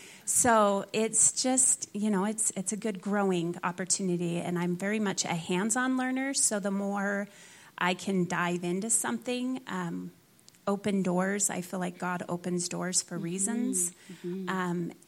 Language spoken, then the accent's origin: English; Utah, United States; So I was raised mostly in Utah.